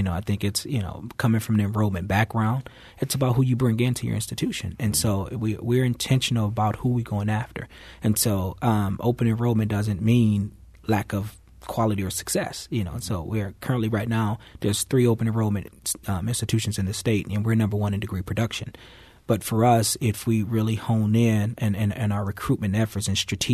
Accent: Midwest, United States; I am, like I said, born and raised in the Midwest, and so it's been an extremely welcoming community

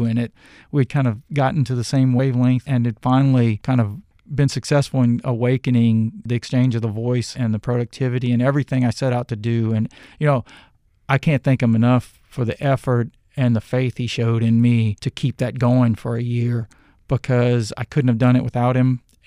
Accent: Louisiana, United States; stories about growing up in South Louisiana and kind of tributes to the people that you love and who have shaped you

